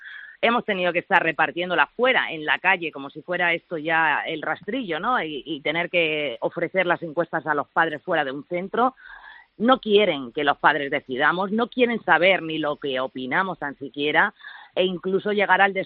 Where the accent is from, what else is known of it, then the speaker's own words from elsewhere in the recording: Valencian Community, Spain; en la Vega Baja, nadie ha hablado nunca el valenciano